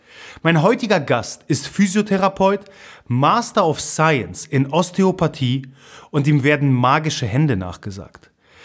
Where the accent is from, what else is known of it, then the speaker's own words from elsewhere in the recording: Gdynia, Pomeranian Voivodeship, Poland; German is a second language; Also ich komme ja aus Gdynia, was ja gleich bei Gdańsk, also Danzig liegt.